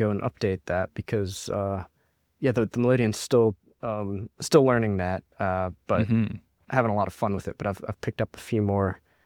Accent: West Virginia, United States; when I was younger, I grew up in West Virginia, and both of my parents' families are from the Towson, Baltimore area.

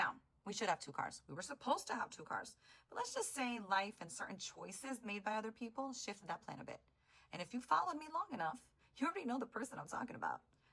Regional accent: Bronx, New York, United States; And let's be clear, I was born and raised in the Bronx.

